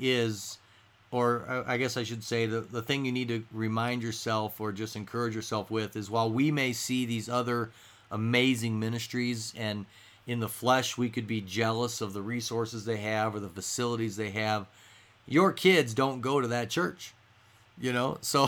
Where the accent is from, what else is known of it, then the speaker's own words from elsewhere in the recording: Denver, Colorado, United States; Of course, I'm from Denver, so it was even bigger here.